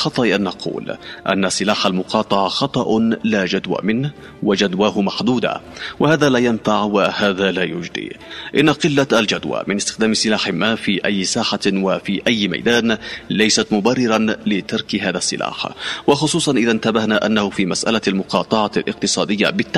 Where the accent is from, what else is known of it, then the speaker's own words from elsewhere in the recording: Yemen; نحن كشعب يمني يجب أن نحسم خيارنا